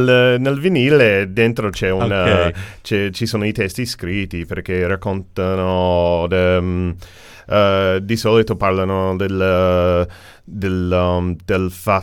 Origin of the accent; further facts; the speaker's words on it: North Carolina, United States; Italian is a second language; now in Turin, Italy; Io di origine sono di North Carolina, negli Stati Uniti. Ma abito a Torino da 16 anni.